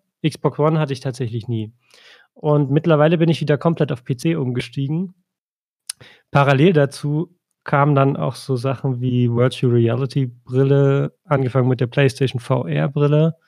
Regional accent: East Germany, Germany; ich bin im Osten aufgewachsen und wir waren noch relativ DDR. Ich nach meiner Geburt, auch wenn die DDR, als ich 2 war, nicht mehr existierte, es hört ja nicht sofort auf.

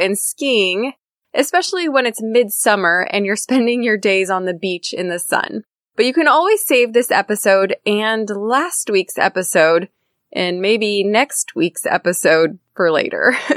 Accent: California, United States; As I mentioned in previous episodes, I'm from Northern California. Up here, there are quite a few places to go skiing and snowboarding.

